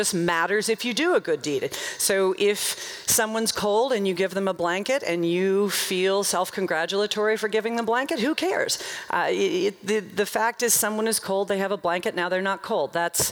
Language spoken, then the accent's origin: English; Nashville, Tennessee, United States; I'm from Nashville.